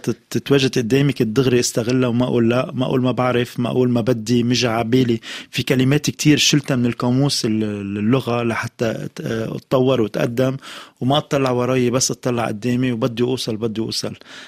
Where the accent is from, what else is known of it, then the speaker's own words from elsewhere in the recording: Lebanon; الشباب نحن لبنانية أو العربية عنا شيء رائع